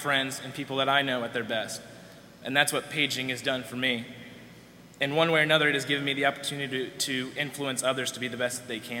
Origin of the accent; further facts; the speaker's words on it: Algona, Iowa, United States; I'm 19 and I'm from Algona.